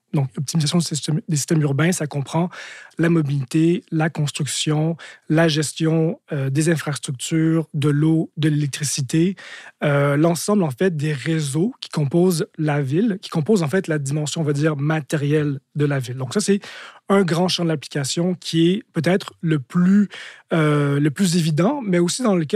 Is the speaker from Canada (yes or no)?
yes; Montreal, Quebec, Canada; Jusqu'à maintenant, je dois dire que c'est Montréal.